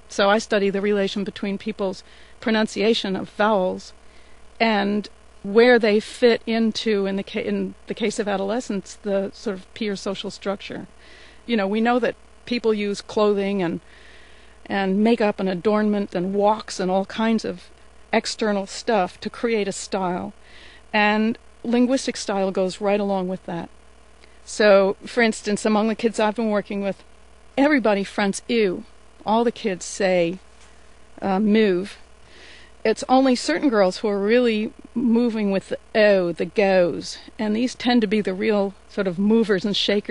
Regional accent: New Jersey, United States; now in California, United States; when I was in high school, you could tell I was from New Jersey.

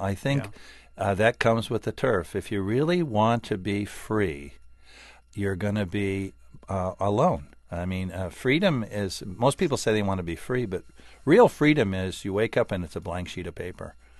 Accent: California, United States; And I've always thought, since I grew up in California, it would be wonderful to have one of these off of Catalina

